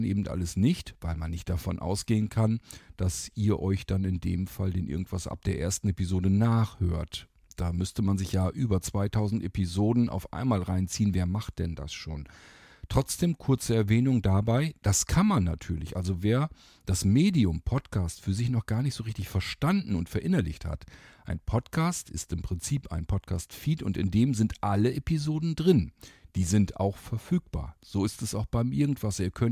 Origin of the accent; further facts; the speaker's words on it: Barenburg, Lower Saxony, Germany; Barenburg ist ein kleines Dorf. Und hier bin ich noch nicht einmal im Dorf selbst aufgewachsen. Naja, vielleicht aufgewachsen schon, meine Kindheit dort verlebt. Grundschule und so weiter war natürlich dort. Aber ich bin außerhalb von Barenburg tatsächlich aufgewachsen. Ungefähr sogar 4 Kilometer